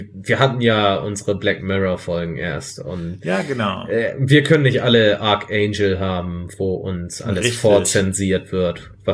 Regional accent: Germany; ich bin kulturell geprägt. Ich bin Deutscher.

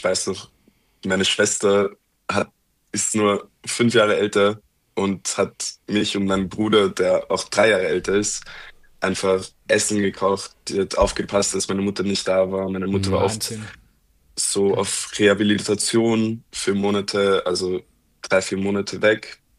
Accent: Vienna, Austria; ich bin in Wien groß geworden, im 10. Bezirk. Und wer jetzt zuhört und aus Wien kommt, der weiß, der 10. Bezirk ist so der verrufene Bezirk, wo Leute aufwachsen, die vielleicht nicht so viel Geld haben. Und zu der Kategorie habe ich auch gezählt.

